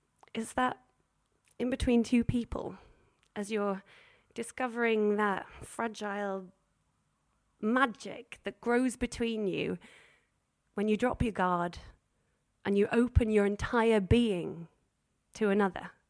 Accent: Wales, United Kingdom; I'm Welsh, that's why it was particularly, you know, sentimental.

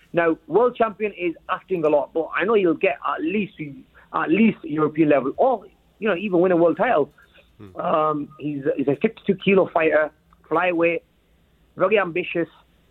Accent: United Kingdom; We're both British fighters. Let's make it in the UK.

